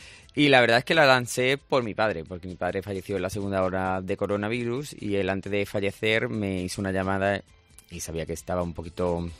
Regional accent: Andalusia, Spain; soy el primer andaluz invitado

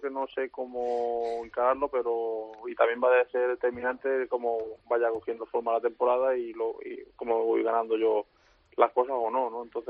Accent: Albacete, Castilla-La Mancha, Spain; de Albacete pues me ha permitido sacar lo mejor de mí. Entonces, pues doble contento, ¿no? Por ser mi tierra

